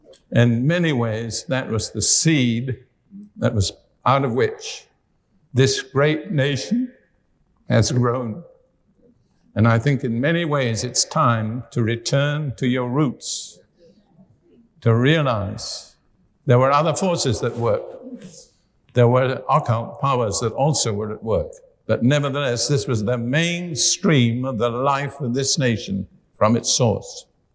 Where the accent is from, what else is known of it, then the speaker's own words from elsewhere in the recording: Cambridge, East of England, United Kingdom; And there isn't much to boast about in Cambridge, but I'm from Cambridge.